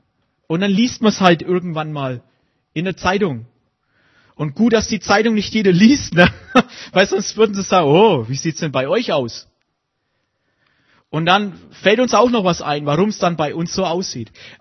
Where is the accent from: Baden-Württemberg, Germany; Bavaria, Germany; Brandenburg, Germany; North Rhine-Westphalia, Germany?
Bavaria, Germany; accent: Franconian; ich spreche Fränkisch, auch nicht Deutsch. Und es fällt mir manchmal schwer.